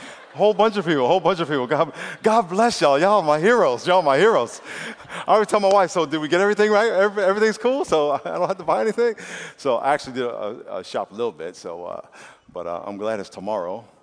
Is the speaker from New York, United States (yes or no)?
yes; New York, United States; now in San Diego, United States; And I grew up in New York. … I grew up in New York and came out to San Diego, played for the San Diego Chargers for 4 years.